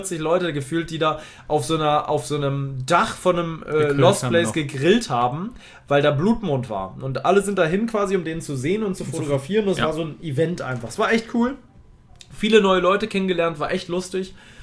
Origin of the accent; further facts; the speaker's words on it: Hamburg, Germany; der wohnt dann in Hamburg, in meiner Heimat.